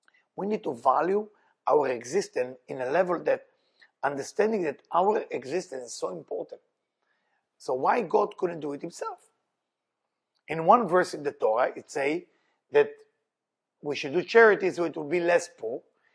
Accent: Israel; moved away; I remember when I came from Israel to do Thanksgiving

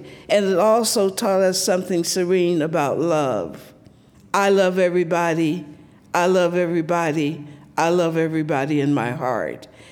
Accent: the South, United States; I grew up in the South. I'm from three generations of Southern Baptist preachers. My father was a Southern Baptist preacher and a chaplain in the Army. And I was bred on black folk religion.

